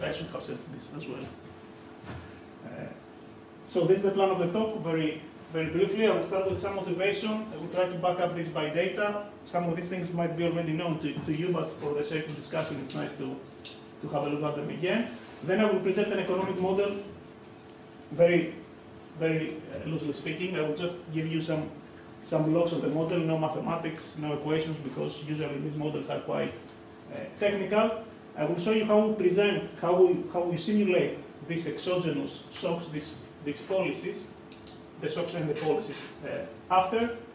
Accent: Greece; English is a second language; now in Cyprus; I'm not from Cyprus, actually, I'm Greek, but I work in Cyprus for about one year and a half now

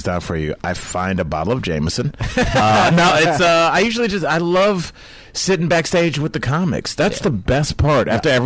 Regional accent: Cleveland, Ohio, United States; I grew up in Cleveland, Ohio.

